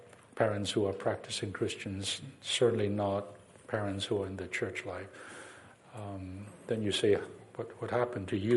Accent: Hong Kong; moved away as an adult; also born or lived in Nanjing, China; I was born in China, in Nanjing, China, raised in Hong Kong, and then came here for college.

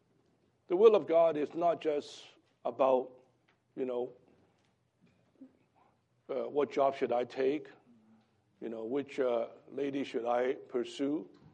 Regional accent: Hong Kong; I was born in Hong Kong, raised up there.

